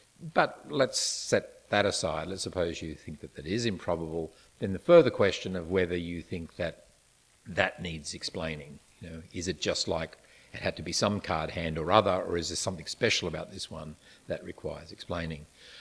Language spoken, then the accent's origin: English; Australia; nothing so special about that except for the fact that I am Australian.